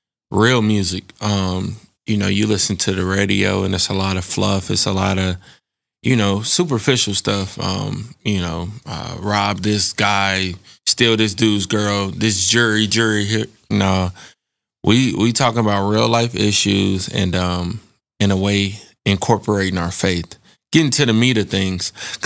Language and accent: English; Indianapolis, Indiana, United States; also born or lived in Evansville; I was born in Evansville, raised in Indianapolis.